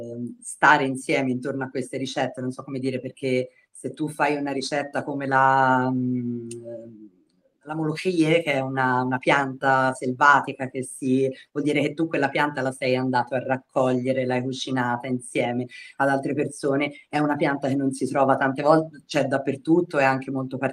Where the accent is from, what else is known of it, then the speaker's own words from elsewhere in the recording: Florence, Tuscany, Italy; Io sono fiorentina, ma i miei genitori sono una pugliese e un napoletano